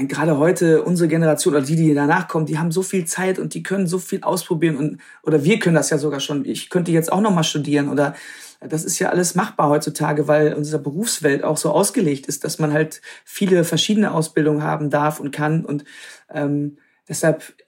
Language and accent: German; Krefeld, North Rhine-Westphalia, Germany; also born or lived in Münster; Ich bin in Münster geboren, aber ich bin aufgewachsen am Niederrhein, also direkt an der holländischen Grenze, Krefeld, die Ecke.